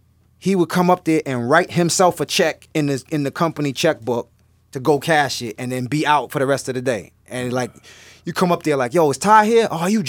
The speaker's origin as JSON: {"language": "English", "town": "Brownsville", "region": "New York", "country": "United States", "said": "Like, you think you could talk crazy to me, but I'm from Brownsville."}